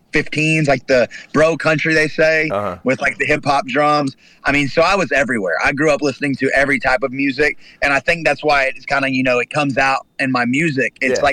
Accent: Oklahoma, United States; So sadly, it's Dallas Cowboys because I grew up in Oklahoma.

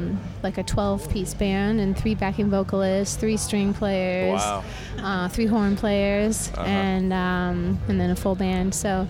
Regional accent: Walnut Creek, California, United States; also born or lived in Alameda; Well, I was born in Alameda. I always lead with that. But I grew up in Walnut Creek.

